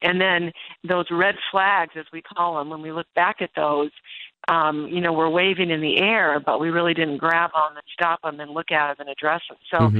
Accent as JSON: {"language": "English", "region": "Michigan", "country": "United States", "tie": "born or raised there", "also_born_or_lived": "Chicago", "said": "with my Midwestern roots, I grew up in Michigan. I lived in Chicago for a number of years."}